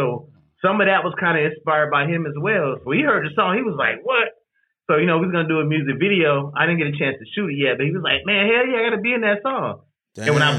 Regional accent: Panama City, Florida, United States; Nah, I'm from Florida, man. Florida boy all day long. Yep.

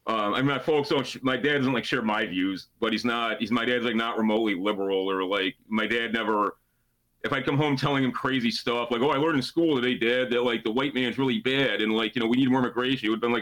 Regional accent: Illinois, United States; I mean, I grew up on the North Shore of Chicago, yeah, which is a really nice hood. Like, it's like an awesome place to live, but it's also the town that white flight built.

